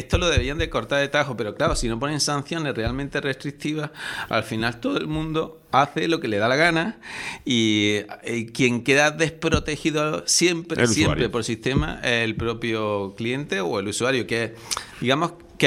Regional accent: Andalusia, Spain; Somos los andaluces los que menos reclamamos, ¿no?

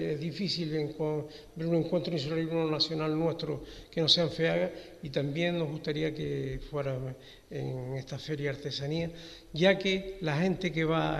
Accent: Canary Islands, Spain; Yo vengo de Gran Canaria, pero soy mejorero, eso lo quería dejar claro.

